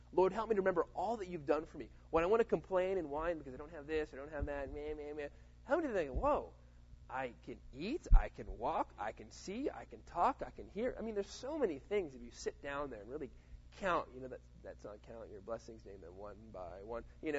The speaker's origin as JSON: {"language": "English", "region": "Florida", "country": "United States", "tie": "born or raised there", "said": "I always had this dream because I grew up in Florida, and Disney World was there"}